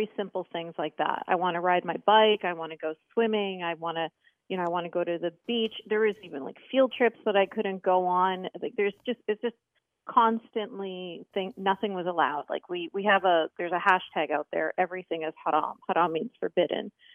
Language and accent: English; Canada; I was born and raised in Canada. So when I was growing up, we were kind of like in a bubble separate from the rest of the society. So even though I was in Canada, I went to Islamic schools. I was wearing hijab from the age of 9 years old.